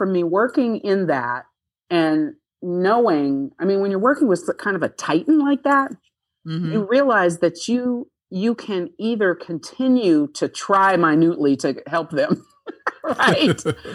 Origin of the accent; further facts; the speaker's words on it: Fort Wayne, Indiana, United States; also born or lived in South Bend; Yeah, I mean, I'm from Fort Wayne, Indiana.